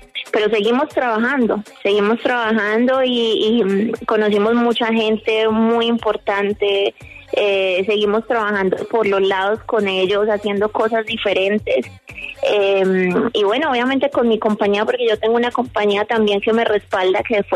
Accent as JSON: {"language": "Spanish", "country": "Colombia", "said": "han dado la serie 3 veces en mi país"}